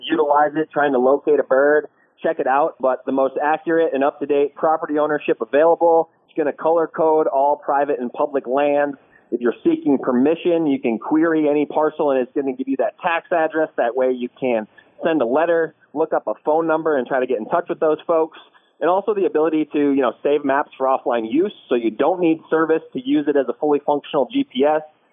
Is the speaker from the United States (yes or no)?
yes; Wisconsin, United States; Yeah, so I'm a little biased here. I grew up in Wisconsin, and it is certainly my favorite state to hunt turkeys in just for that exact reason.